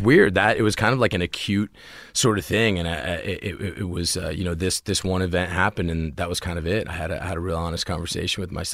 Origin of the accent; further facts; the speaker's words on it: Washington, District of Columbia, United States; I grew up in D.C., in Washington, D.C. Do you know D.C.?